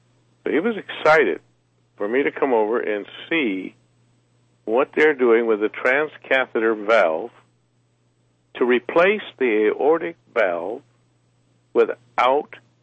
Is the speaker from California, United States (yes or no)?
yes; Modesto, California, United States; A man who's like my father in my hometown of Modesto, California, just found out after being in the hospital for back surgery